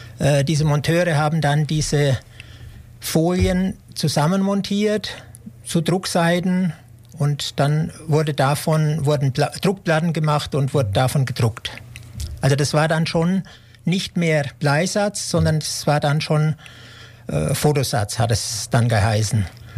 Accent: Bavaria, Germany; born there; ich bin 1948 in Unterfranken geboren, in einem kleinen Ort, und habe dann Schriftsetzer gelernt in Markt Heidenfeld am Main

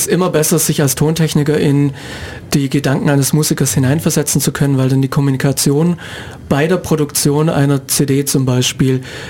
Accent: Neu-Ulm, Bavaria, Germany; also born or lived in Ulm; Schwabe, ich bin direkt hier in Ulm geboren, ja, und dann in Neu-Ulm zur Schule gegangen.

